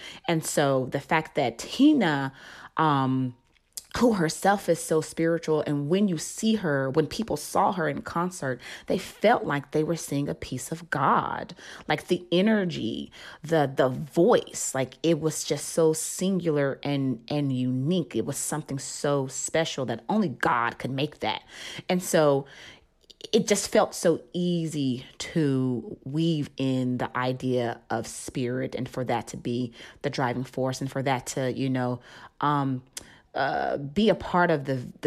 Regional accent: Southern United States, United States; I was lucky in that I come from the same soil as her. Like, I knew about growing up in the South.

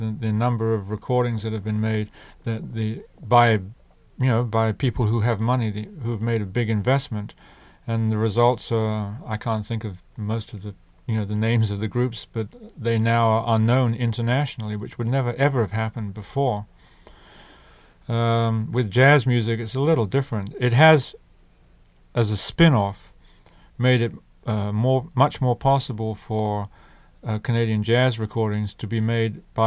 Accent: England, United Kingdom; now in United States; and I come from England originally

